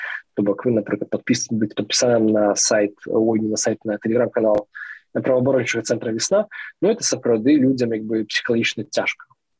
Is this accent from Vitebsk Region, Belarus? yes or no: no; Salihorsk, Minsk Region, Belarus; Ну, я сам з Сальорску